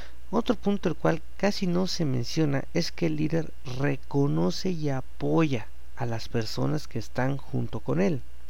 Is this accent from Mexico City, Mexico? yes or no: yes; Mexico City, Mexico; born there; Nací en 1981 en la Ciudad de México.